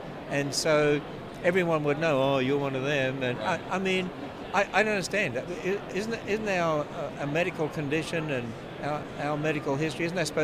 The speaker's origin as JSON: {"language": "English", "country": "Australia", "lives_now": "United States", "said": "I'm Australian, right?"}